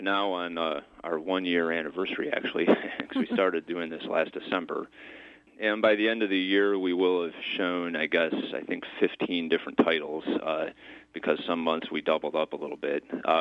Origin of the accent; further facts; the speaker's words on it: Grayling, Michigan, United States; Well, I was born and raised in Grayling, and I still spend a significant part of the year there.